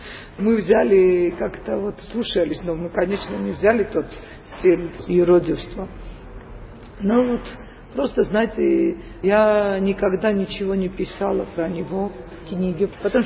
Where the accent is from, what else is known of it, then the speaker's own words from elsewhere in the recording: Tbilisi, Georgia; Ну, мы были коренные тбилисцы